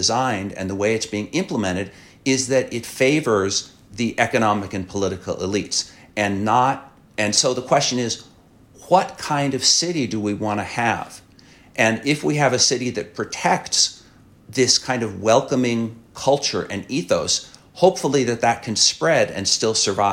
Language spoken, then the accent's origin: English; Seattle, Washington, United States; So I grew up in Seattle. Seattle used to be a very welcoming place.